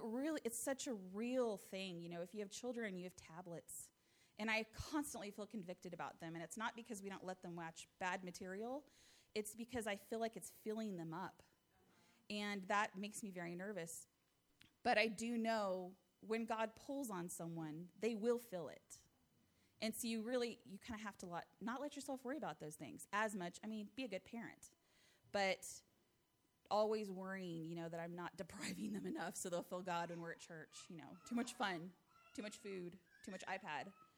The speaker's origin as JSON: {"language": "English", "country": "United States", "said": "we are American. So, you know, we're so lighthearted and we're not as serious as other countries are about things like this."}